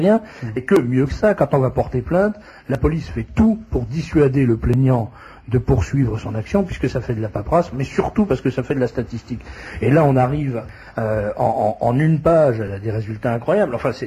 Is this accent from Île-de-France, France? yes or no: yes; Nanterre, Île-de-France, France; Alors moi, il se trouve que, j'ai été élevé à Nanterre. Nanterre, c'est pas un haut lieu de la bourgeoisie française.